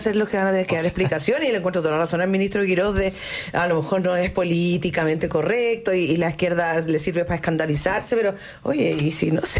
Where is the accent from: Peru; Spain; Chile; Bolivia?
Chile; Somos los chilenos.